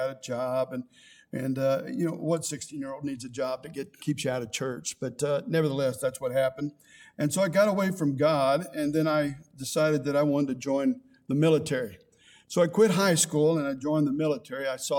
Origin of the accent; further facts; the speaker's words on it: Corpus Christi, Texas, United States; And Corpus Christi, Texas, and I was born there because I wanted to be close to my mother. And I was raised in Corpus Christi.